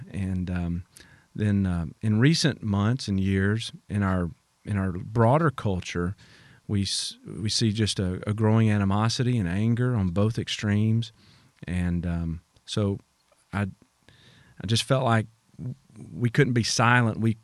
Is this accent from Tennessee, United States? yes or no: yes; Tullahoma, Tennessee, United States; I'm from Tullahoma, Tennessee, originally, just south of Nashville